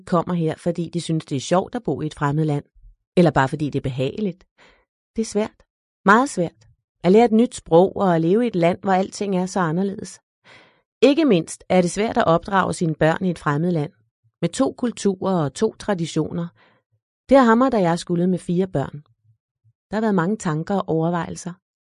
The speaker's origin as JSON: {"language": "Danish", "town": "Beirut", "region": "Beirut Governorate", "country": "Lebanon", "tie": "born or raised there", "moved": "yes", "lives_now": "Denmark", "said": "Der er aldrig nogen, der har spurgt mig, hvordan jeg flygtede fra Libanon, og hvordan der var i Beirut under krigen, da jeg var en ung pige i 70'erne og 80'erne."}